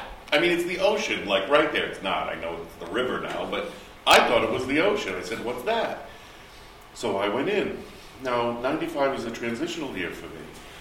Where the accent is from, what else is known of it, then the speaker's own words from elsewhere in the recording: Cranston, Rhode Island, United States; moved away as an adult; also born or lived in Los Angeles; I grew up in Western Cranston. I left in 78. I returned. I moved to Los Angeles, which is not on this planet.